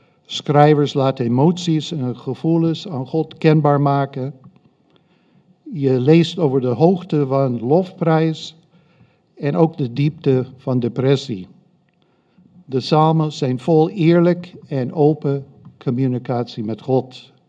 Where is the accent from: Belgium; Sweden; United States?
United States; now in Heerde, Netherlands; ik kom uit Amerika. Ik heb vannacht overgevlogen. Nee, ik woon hier in Heerde.